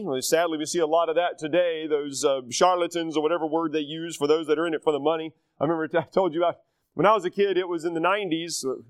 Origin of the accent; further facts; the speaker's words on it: North Carolina, United States; I grew up in North Carolina, and I have experience in this, unfortunately.